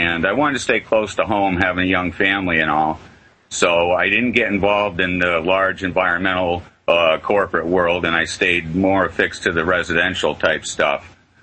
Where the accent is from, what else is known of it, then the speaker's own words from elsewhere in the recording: Ware, Massachusetts, United States; I was born and raised here in Western Massachusetts. I live in the town of Ware.